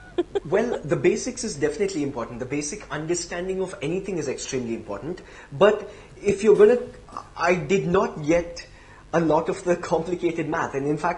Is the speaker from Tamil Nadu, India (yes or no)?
no; Bangalore, Karnataka, India; Well, so technically I'm from Bangalore. I am in Hyderabad to do a show.